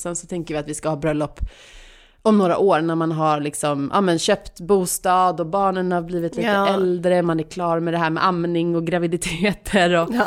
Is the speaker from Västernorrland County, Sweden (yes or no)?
no; Stockholm, Stockholm County, Sweden; also born or lived in London; Jag växte upp i Stockholm, men sen flyttade jag till London när jag var typ 25 och bodde där i 2 år.